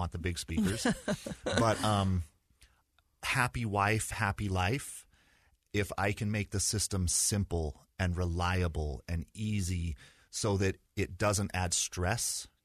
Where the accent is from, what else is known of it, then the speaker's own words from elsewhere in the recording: Provo, Utah, United States; So I was born in Provo and went to high school, or excuse me, started with kindergarten when I met Heather for the first time. So we grew up in kind of the same neighborhood. I had a pretty stereotypical Utah upbringing